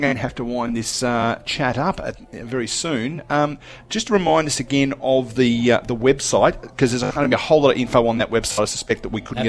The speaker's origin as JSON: {"language": "English", "town": "Doncaster", "region": "Victoria", "country": "Australia", "tie": "born or raised there", "lives_now": "Geelong, Australia", "said": "I was brought up in Doncaster, at East Doncaster, and now live in Geelong"}